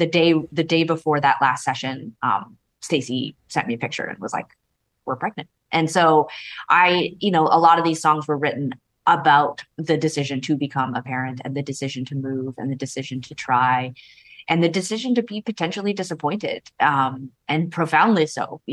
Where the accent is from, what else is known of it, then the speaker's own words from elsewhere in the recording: Canada; She's American, I'm Canadian.